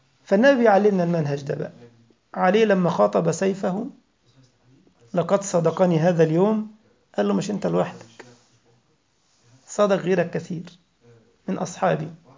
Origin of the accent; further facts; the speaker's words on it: Egypt; كان بيحكوا لنا كده قديما في بلدنا أيام الإنجليز ما كانوا عندنا في مصر